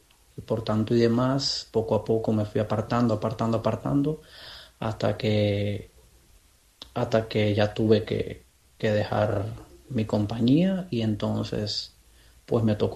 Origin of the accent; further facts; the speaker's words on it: Holguín, Cuba; Lógicamente, como todo cubano, extraño mi tierra, extraño mi holguín